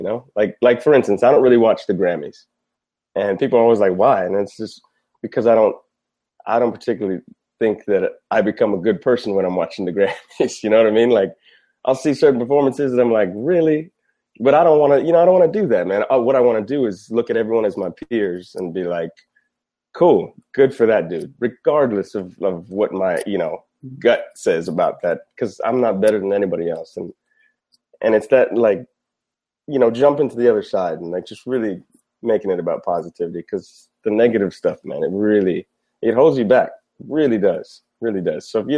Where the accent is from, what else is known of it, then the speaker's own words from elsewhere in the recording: U.S. Virgin Islands; even when I was growing up in St. Croix, my mother was, she's very much like push me out of the nest, you know?